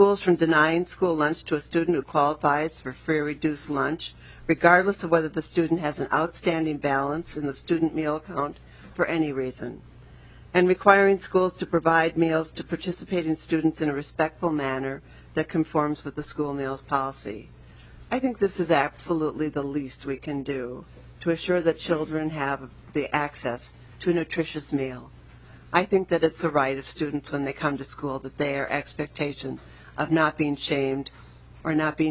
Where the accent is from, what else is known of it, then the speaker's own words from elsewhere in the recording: Minnesota, United States; I was proud as a Minnesotan to see that we were a leader in addressing the issue of lunch shaming.